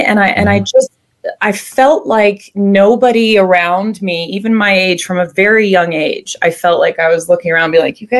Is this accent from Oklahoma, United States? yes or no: no; Connecticut, United States; So I grew up in Connecticut, middle-class Connecticut, and right on the line between a very, very wealthy town and a very, very poor town.